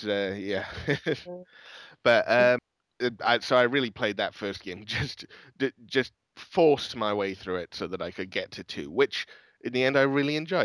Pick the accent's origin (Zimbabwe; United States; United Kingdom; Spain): United Kingdom; Swansea, Wales; character in only protagonist I think in all of video games who comes from my hometown.